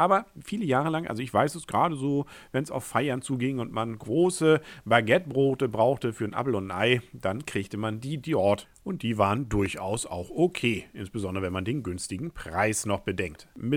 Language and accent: German; Northern Germany, Germany; Wir hätten immerhin den großen Vorteil gehabt als Norddeutsche, über 74% der Sonne durch den Neumond bedeckt zu haben.